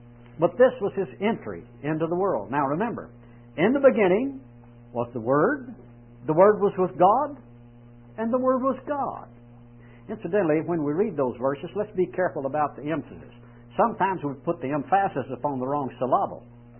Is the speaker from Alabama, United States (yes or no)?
no; Lexington, Kentucky, United States; born there; Well, I won't tell you that date that I was born here in Lexington.